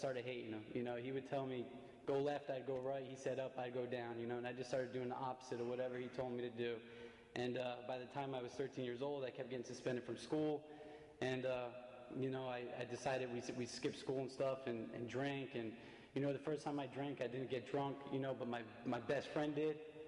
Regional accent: Paterson, New Jersey, United States; born there; I was born in Paterson, New Jersey, I don't remember a lot about my childhood.

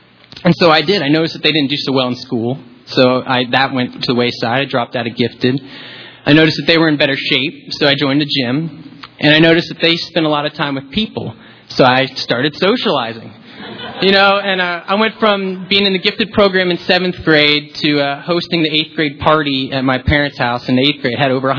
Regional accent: Vero Beach, Florida, United States; Like I said … I'm an alcoholic. I'm from Vero Beach, Florida.

